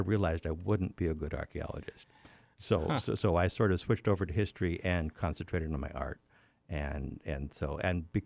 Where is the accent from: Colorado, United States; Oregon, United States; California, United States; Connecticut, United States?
California, United States; I grew up in Gold Rush, California, in a little mountain town, Northern Mines area, and I lived a couple of miles outside of town on a rural road.